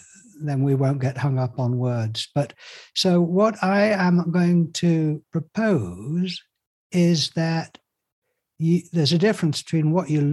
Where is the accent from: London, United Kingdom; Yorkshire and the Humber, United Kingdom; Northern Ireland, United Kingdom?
Yorkshire and the Humber, United Kingdom; I was a teenager, and I am in England. I was brought up in Yorkshire, and I got interested in spiritual things.